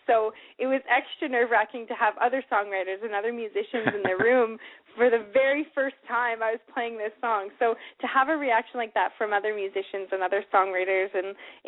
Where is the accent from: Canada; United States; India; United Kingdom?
Canada; Yorkton, Saskatchewan; And when they came through, it actually came through my hometown, Yorkton, Saskatchewan, back when I was about 12 years old.